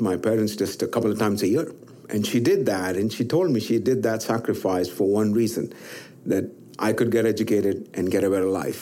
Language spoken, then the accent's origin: English; India; I grew up in India, and we didn't have much